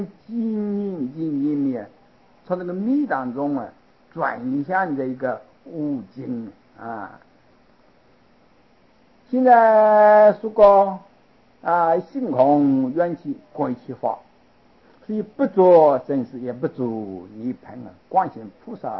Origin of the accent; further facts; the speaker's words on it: China; 我们中国人哦讲长生，讲救世啊